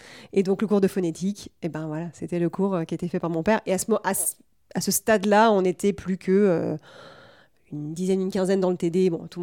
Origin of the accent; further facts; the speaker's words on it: Poitiers, Nouvelle-Aquitaine, France; now in Paris, France; je ne voulais pas venir vivre ici, à Paris. J'avais vraiment... j'ai grandi à Poitiers, il faut savoir. Poitiers, qui est une ville qui n'existe pas sur la carte de la météo.